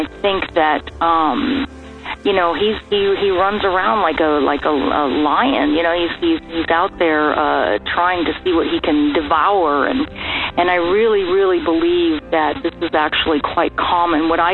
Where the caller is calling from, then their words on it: Missouri, United States; I'm calling from Southern Missouri